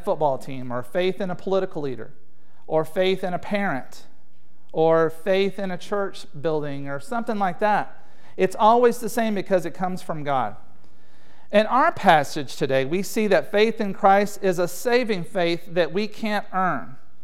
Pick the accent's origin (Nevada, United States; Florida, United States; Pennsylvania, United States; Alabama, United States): Alabama, United States; I'm from Alabama, by the way. Graduated from Alabama.